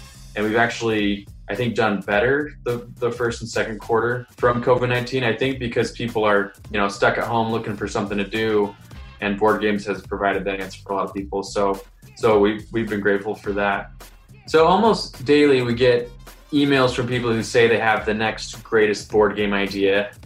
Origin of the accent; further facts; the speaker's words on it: Columbus, Ohio, United States; I am from Columbus, Ohio.